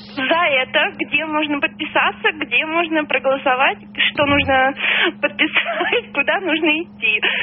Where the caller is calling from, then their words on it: Las Vegas, Nevada, United States; А, Лас-Вегас.